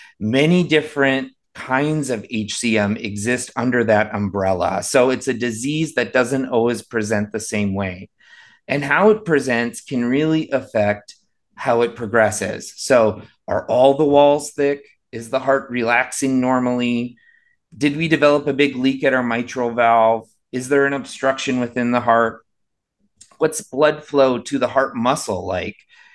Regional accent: North Dakota, United States; And so like I'm from North Dakota, the closest cardiologist to North Dakota is either in Minneapolis or Colorado.

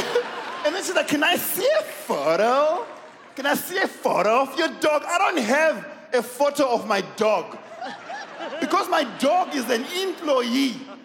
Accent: Zimbabwe; now in United States; because I come from Zimbabwe and then I moved to America.

